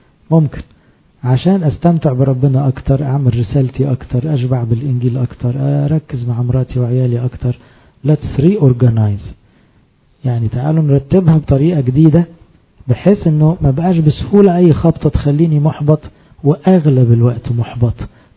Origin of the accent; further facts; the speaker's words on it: Egypt; احنا برضو عندنا كمصريين